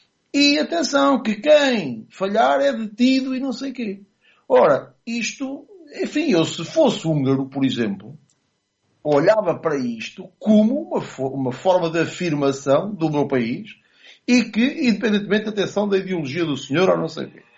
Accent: Portugal; eu, enquanto português

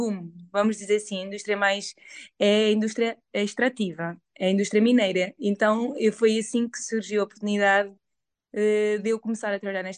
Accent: Lisbon, Portugal; born there; Eu nasci em Lisboa, aqui em Portugal, mas a minha mãe é moçambicana.

